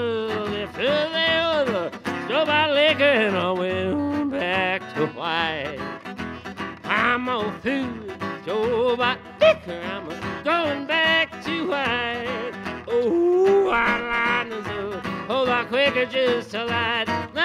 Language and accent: English; Erie, Pennsylvania, United States; born there; now in Nashville, United States; Well, I was born in Erie, Pennsylvania, many, many moons ago. I've called Nashville my home on and off for the most part for the last 30 years.